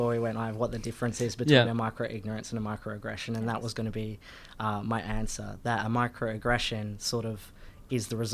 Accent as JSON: {"language": "English", "town": "Perth", "region": "Western Australia", "country": "Australia", "lives_now": "Melbourne, Australia", "said": "Oh, I was from Perth."}